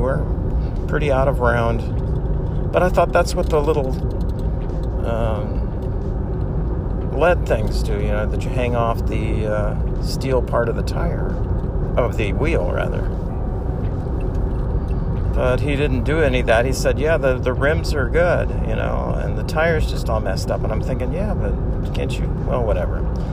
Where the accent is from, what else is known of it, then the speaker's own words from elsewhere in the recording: Brazil; I grew up in Brazil.